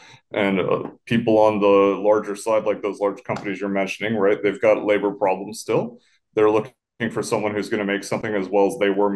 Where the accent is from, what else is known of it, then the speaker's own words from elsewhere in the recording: Toledo, Ohio, United States; I'm staying out of this, all right? I'm from Toledo. I cook French. I don't speak it very well.